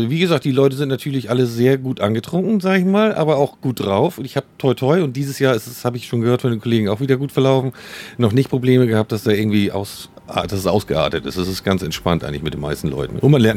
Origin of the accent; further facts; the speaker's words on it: Niebüll, Schleswig-Holstein, Germany; ich komme aus Niebel, das ist ja nicht so weit weg, ne? Die Einheimischen sagen immer, der kommt von hinter dem Deich, ne?